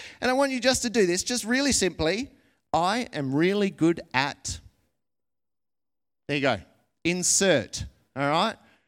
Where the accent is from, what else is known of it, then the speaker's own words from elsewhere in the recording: Australia; sort of go hand in hand with us being Australian, I think, to some degree. And Aussies are somewhat reluctant to toot their own horns